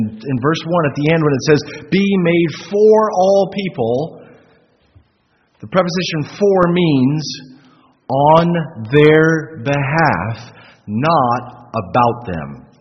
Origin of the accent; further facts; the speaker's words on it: the South, United States; I grew up in the South. I know how entrenched Southern politeness is not to ask about other people's business.